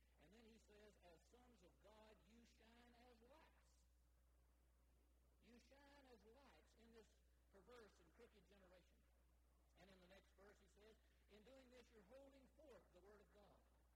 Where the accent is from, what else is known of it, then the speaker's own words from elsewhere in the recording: Southern United States, United States; accent: Southern drawl; They listen to my speech, and because of the Southern drawl, they realize that I'm from a certain part of the country.